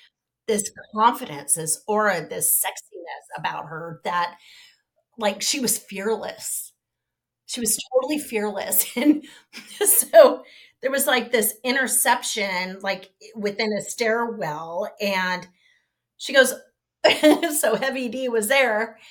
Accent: Monarch Bay, California, United States; so we grew up in Monarch Bay. It was just a very tight community.

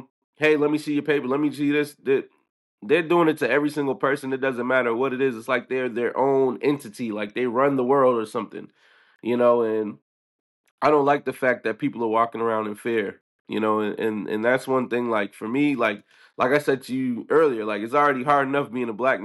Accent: United States; As an American, you know, we're numb to the violence now, right?

